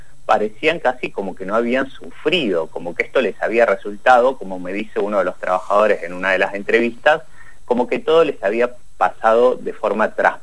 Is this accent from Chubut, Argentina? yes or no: yes; Trelew, Chubut, Argentina; born there; yo nací en Trelew